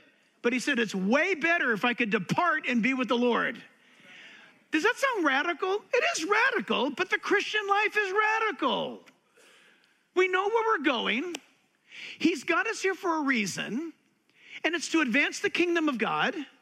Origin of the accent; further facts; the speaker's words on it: California, United States; Look, I'm from California, born and raised.